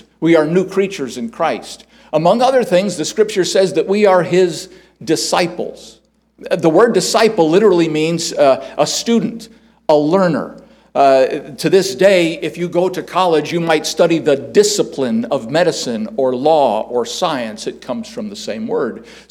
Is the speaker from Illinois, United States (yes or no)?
yes; Chicago, Illinois, United States; I was originally from Chicago, so we made our way out west.